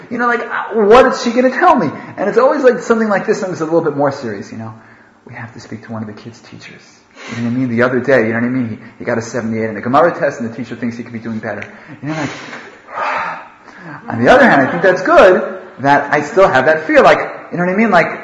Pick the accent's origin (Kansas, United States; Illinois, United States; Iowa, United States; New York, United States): New York, United States; Manhattan; also born or lived in Oklahoma; I'm from Manhattan, you know what I mean? The whole world for me is Oklahoma. Anything out of Manhattan is Oklahoma. So I used to live in Oklahoma